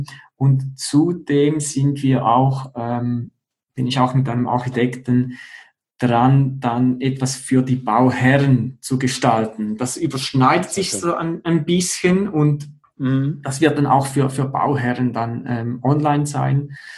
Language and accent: German; Switzerland; bei uns in der Schweiz